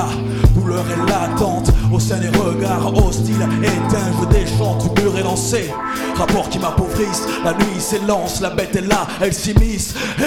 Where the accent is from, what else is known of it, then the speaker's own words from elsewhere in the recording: Béziers, Occitanie, France; Donc nous, c'est … on vient de Béziers, petite ville proche de Montpellier. Biterrois, le Biterrois même